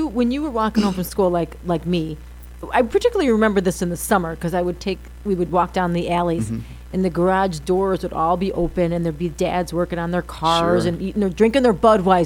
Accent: Chicago, Illinois, United States; I'm from the Northwest Side. I love when you say that.

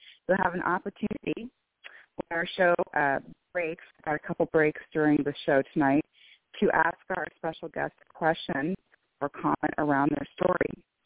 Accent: Bellevue, Washington, United States; I'm from Bellevue, Washington.

